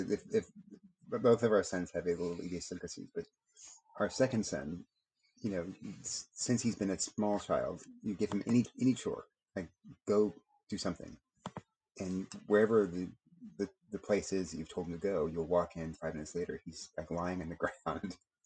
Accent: Texas, United States; because I'm from Texas, I know this intellectually, but I don't know it in my soul

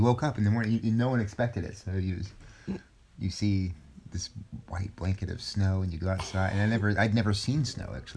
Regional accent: Corpus Christi, Texas, United States; I think 4 inches in my former hometown, or my hometown, really? Of Corpus Christi.

